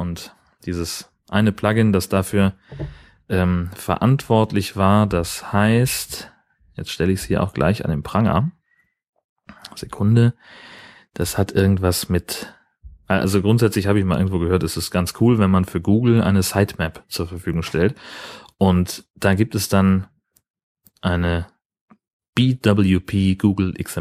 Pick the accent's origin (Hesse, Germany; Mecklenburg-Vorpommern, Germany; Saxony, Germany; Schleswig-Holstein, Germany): Schleswig-Holstein, Germany; zwischen Dithmarschen, wo ich herkomme und dem Allgäu, wo sie herkommt